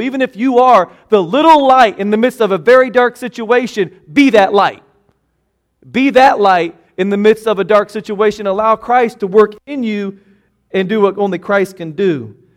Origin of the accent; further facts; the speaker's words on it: Newton, Kansas, United States; But in my hometown in Newton, Kansas, there wasn't as much prejudice and hatred toward African-American people